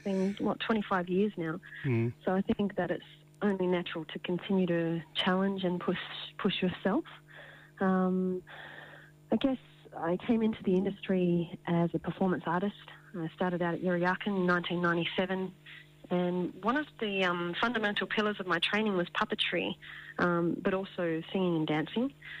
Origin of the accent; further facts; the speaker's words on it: Pingelly, Western Australia, Australia; also born or lived in Perth; I was born in Perth and raised in a little town in the Wheatbelt area called Pingerley, between Brookton and Narrogin. So my maternal line or family is from that way and here